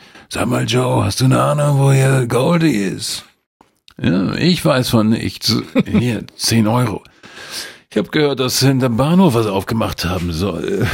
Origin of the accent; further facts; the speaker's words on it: Munich, Bavaria, Germany; Die Stadt, die einst meine Heimat war, ist jetzt nur noch ein Umsteigebahnhof für mich. Ja, da habe ich die Miete richtig gegeben, München, ne?